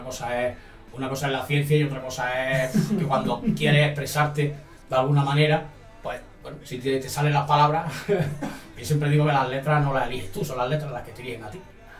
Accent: Granada, Andalusia, Spain; also born or lived in Seville; yo soy nacido en Sevilla. Ah, pero ¿sí? Nada más que de nacido del coño en Sevilla. Después ya a los 3 años ya estoy aquí en Granada. O sea, todo mi... Yo me considero granadino, por supuesto.

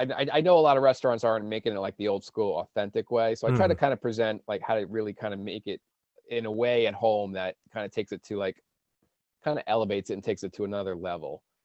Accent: Northeast, United States; Like, I'm from the Northeast. I live in New England.

